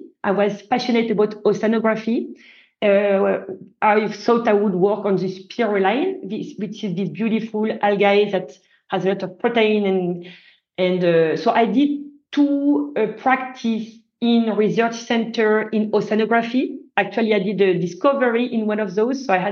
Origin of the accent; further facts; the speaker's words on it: Tourcoing, Hauts-de-France, France; also born or lived in Belgium; I did grow in north of France, in a little town called Tourcoing. And the houses in front of my parents' house, or where I did grow until I went to the engineer school, were in Belgium.